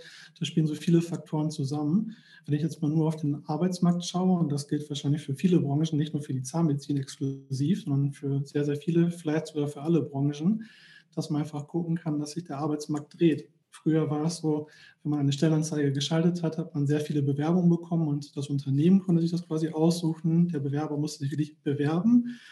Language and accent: German; Bielefeld, North Rhine-Westphalia, Germany; Wir kommen hier aus Bielefeld in der Region